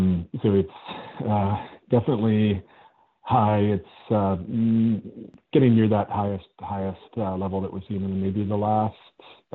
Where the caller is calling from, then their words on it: Victoria, British Columbia, Canada; I'm head of the River Forecast Center, and I'm calling from Victoria on the Mekongan territory, the Songhees and Esquimalt First Nation.